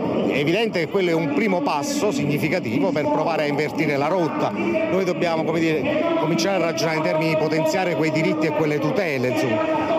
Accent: Caserta, Campania, Italy; Vengo da Caserta

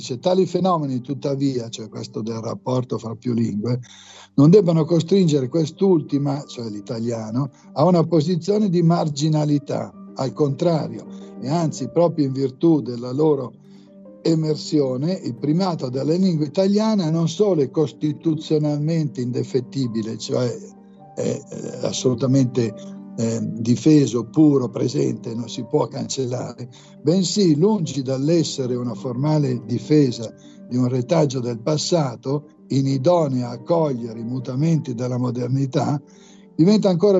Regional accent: Lombardy, Italy; born there; now in Milan, Italy; quindi io sono nato a Cremona, c'è il cremonese

